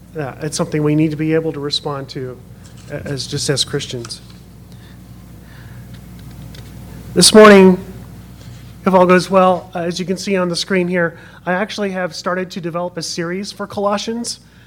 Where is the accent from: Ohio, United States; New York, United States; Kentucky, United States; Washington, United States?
Washington, United States; Pasco; I grew up in Pasco, Washington, and I was a Boy Scout, a Cub Scout and a Boy Scout, and a Kennewick City Police Department Police Explorer all the way up until I was 21.